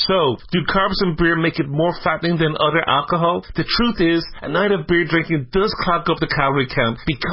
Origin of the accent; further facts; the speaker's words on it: Ireland; well, I'm Irish, and light beer simply isn't worth the candle.